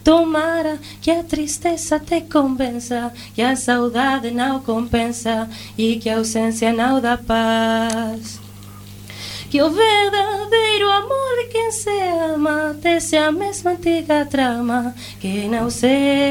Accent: Ourense, Galicia, Spain; De Ourense.

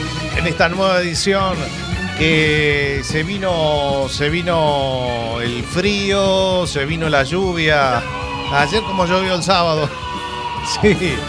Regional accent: Uruguay; Son las elecciones en mi país, Uruguay, así que gane el mejor.

